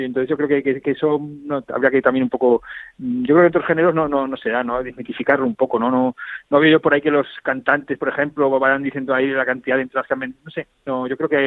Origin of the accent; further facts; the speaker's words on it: Zaragoza, Aragon, Spain; somos de Zaragoza y de la misma quinta